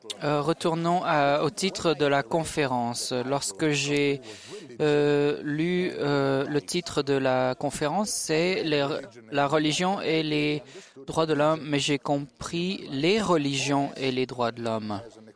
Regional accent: Italy; Je sais que je suis italien

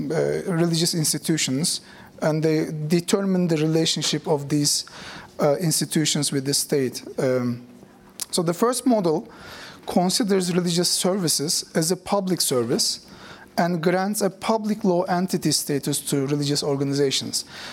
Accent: Turkey; So I come from Turkey.

